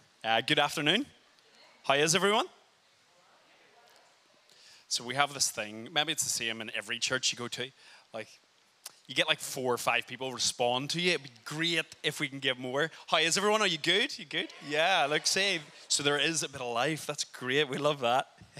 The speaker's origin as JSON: {"language": "English", "town": "Belfast", "region": "Northern Ireland", "country": "United Kingdom", "accent": "Irish", "said": "are both from Belfast. So hopefully nothing gets lost in translation, although you guys are used to the Irish accent"}